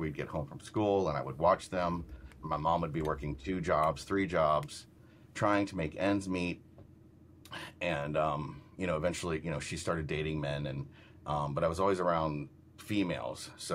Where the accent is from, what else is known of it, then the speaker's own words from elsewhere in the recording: Florida, United States; So my story is I grew up in Florida. I have a brother and a sister